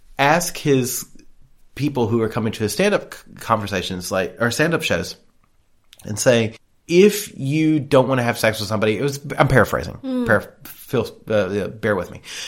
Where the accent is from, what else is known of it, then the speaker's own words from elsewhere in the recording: the South, United States; I'm from the South. Dessert is gravy.